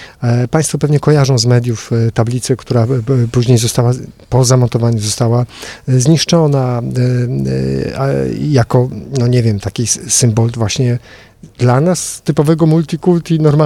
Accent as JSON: {"language": "Polish", "town": "Przemyśl", "region": "Subcarpathian Voivodeship", "country": "Poland", "tie": "born or raised there", "said": "Jestem przemyślanką z urodzenia i zamieszkania"}